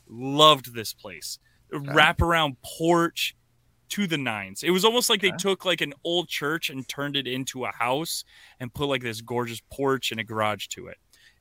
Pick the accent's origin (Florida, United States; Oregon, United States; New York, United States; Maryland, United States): Florida, United States; living in Florida, growing up in Florida, it's always hot.